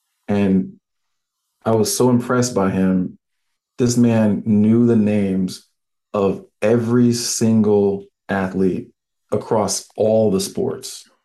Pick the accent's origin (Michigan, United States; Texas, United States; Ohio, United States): Texas, United States; San Antonio; I'm from San Antonio, snow.